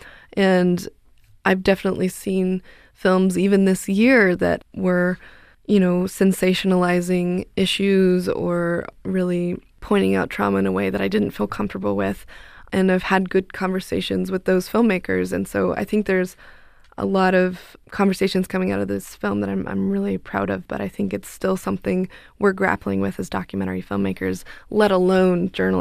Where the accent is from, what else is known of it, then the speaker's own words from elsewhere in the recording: Albuquerque, New Mexico, United States; I was growing up in Albuquerque, New Mexico